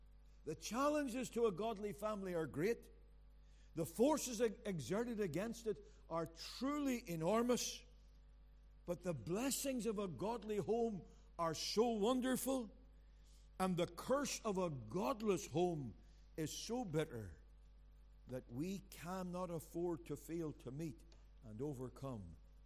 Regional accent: Belfast, Northern Ireland, United Kingdom; Well, it was when I grew up in Belfast. It was Protestant.

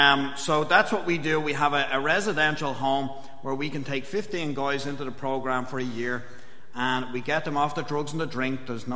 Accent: Dublin, Leinster, Ireland; I grew up in Dublin in a place called Talla. Now, it sounds posher than it actually is. It's a really working class area. It's a real rough place. It's a really big housing scheme

